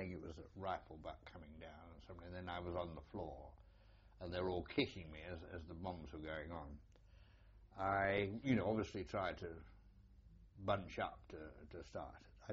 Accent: United Kingdom; I said, I'm a British officer.

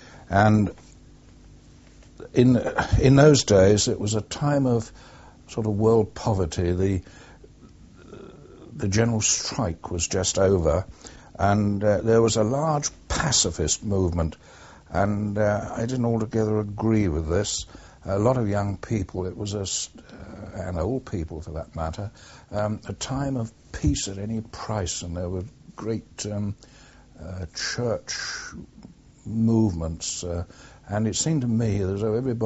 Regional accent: Croydon, London, United Kingdom; also born or lived in Norfolk; the 28th of August 1912, which makes me nearly 65 this year. I was brought up and educated in Croydon

